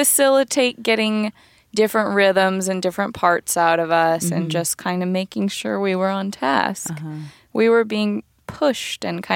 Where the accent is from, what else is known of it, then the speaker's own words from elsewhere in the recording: Nevada City, California, United States; I was in my hometown. I was back in Nevada City. And Nevada City is a pretty hippy-dippy kind of out there place.